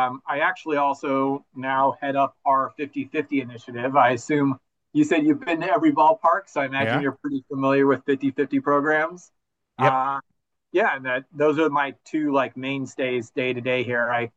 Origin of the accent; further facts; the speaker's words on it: California, United States; now in New York, United States; as someone that's not born and raised in New York and was intimidated initially by the subways, I wish I had just done it when I first got here and jumped into it, because it's so easy. And being a SoCal native and driving everywhere